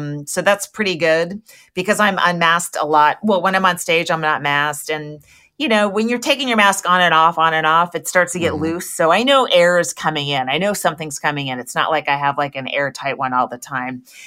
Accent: California, United States; I was in Michigan a couple of weeks ago, and I said, I'm from California, and someone from the audience yelled, yeah, we can tell from your air purifier.

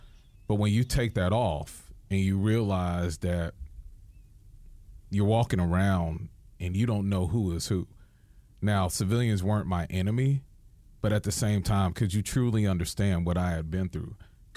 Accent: New York, United States; especially as a New Yorker, if you will.

